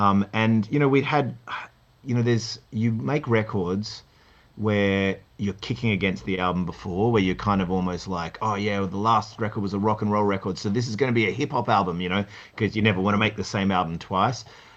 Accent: Perth, Western Australia, Australia; Luckily, we came from Perth, so we were like slightly prepared for the heat.

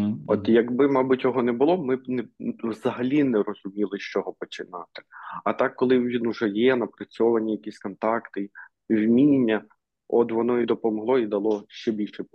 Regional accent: Kyiv Oblast, Ukraine; Це невелике містечко на Київщині, власне, звідки я родом.

